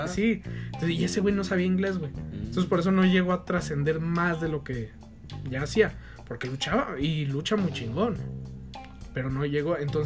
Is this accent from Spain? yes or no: no; Mexico; Pero así como hay español de aquí nosotros, el mexicano, hay español de España.